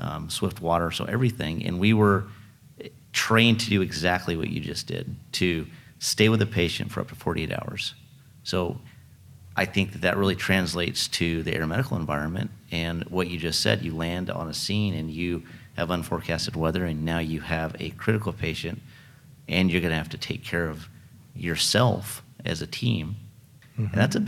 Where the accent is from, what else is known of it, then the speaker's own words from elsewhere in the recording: Oregon, United States; I'm from Oregon originally, and it's the same way.